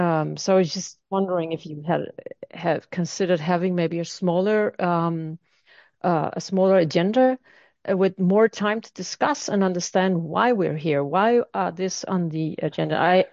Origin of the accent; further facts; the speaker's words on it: Denmark; English is a second language; coming from Denmark, English is not my native tongue